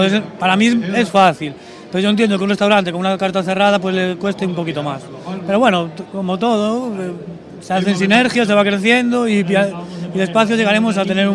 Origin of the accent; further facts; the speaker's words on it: Galicia, Spain; En mi caso, soy gallego, pues hago mucha cocina que tiene que ver con Galicia.